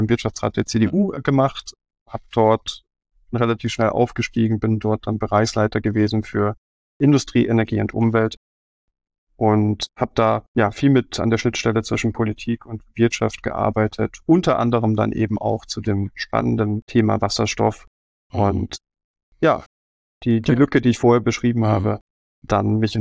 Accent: Wolfratshausen, Bavaria, Germany; Ich bin ja auch gebürtiger Oberbayer aus dem schönen Wolfratshausen.

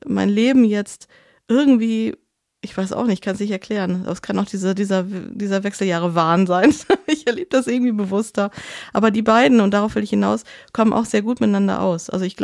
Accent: North Rhine-Westphalia, Germany; moved away; für den ich meine Heimat Ruhrgebiet verlassen habe.

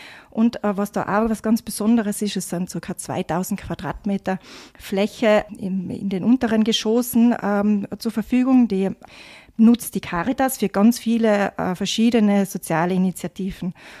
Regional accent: Tyrol, Austria; Ja, da kommt sehr viel zusammen bei uns in Tirol.

